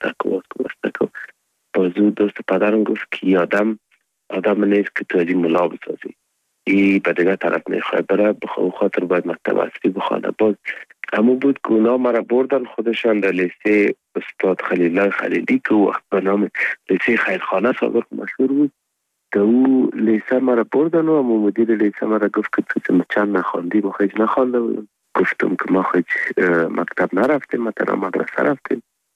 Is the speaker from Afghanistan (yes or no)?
yes; Afghanistan; first language Pashto; Persian is a second language; زبان مادری ما پشتو است. به دری مکتب خواندیم، عربی را مدرسه خواندیم، انگلیسی را بخاطر سکالاشپا باید میخواندیم و آلمانی را خود طبیعی است که درس آلمانی بود اینجا.